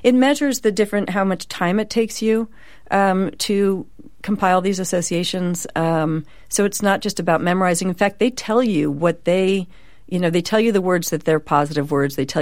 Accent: San Francisco, California, United States; I grew up in Pacific Heights, San Francisco. It was not very diverse.

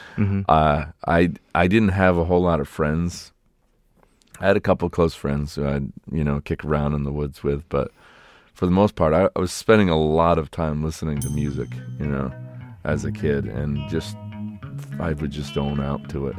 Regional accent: New York, United States; Yeah. Yeah. Troy, Albany and Saratoga Springs, that area

